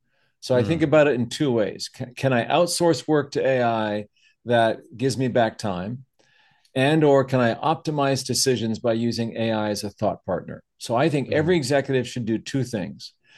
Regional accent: Canada; I'm Canadian.

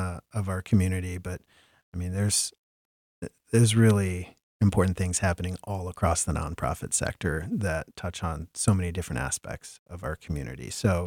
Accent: Mansfield, Ohio, United States; but like I'm from the Mansfield area.

